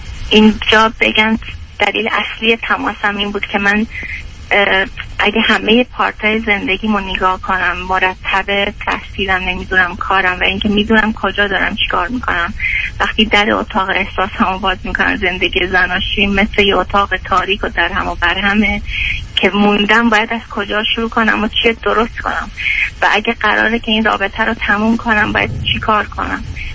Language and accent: Persian; Iran; moved away as an adult; تا لحظه ای که از ایران اومدم بیرون کار میکردم.